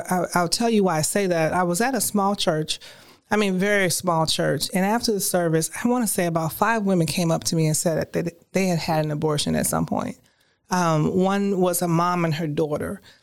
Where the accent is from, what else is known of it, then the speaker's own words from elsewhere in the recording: Chicago, Illinois, United States; I grew up in Chicago, loving family, but still it's a decision that I could have made.